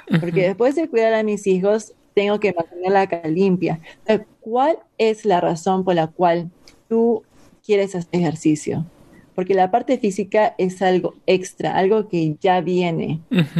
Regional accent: Peru; yo soy de Perú y yo he sido criada con papa y arroz mezclado y carne

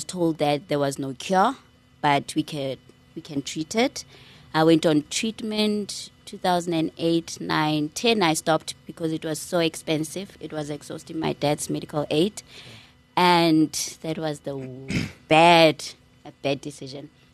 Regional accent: Free State, South Africa; Let's start there. And I am from Free State, Orindals Reyes, a very small town, I guess, for a big girl like myself.

